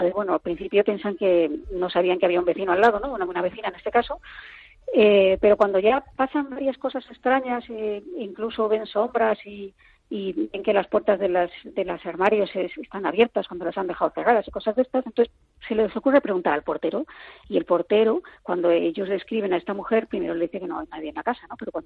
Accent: Madrid, Community of Madrid, Spain; ya que yo soy madrileña y a mucha honra, ¿no? Y vivo aquí.

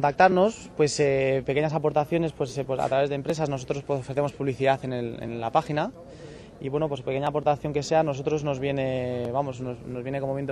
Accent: Majadahonda, Community of Madrid, Spain; es un orgullo pues promover la bicicleta en mi pueblo, de Majadahonda, de toda la vida.

